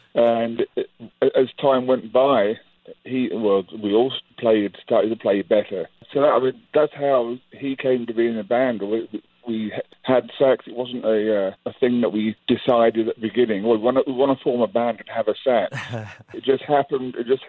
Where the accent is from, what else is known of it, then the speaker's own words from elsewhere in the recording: England, United Kingdom; where Rich and I grew up in England, in the countryside, you know, farms and all around.